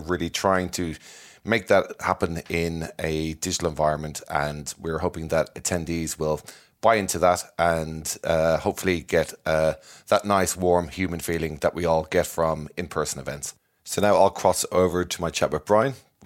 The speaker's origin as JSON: {"language": "English", "town": "Dublin", "region": "Leinster", "country": "Ireland", "tie": "born or raised there", "said": "So how's everything in Dublin? I mean, I know, you know, it's obviously my hometown."}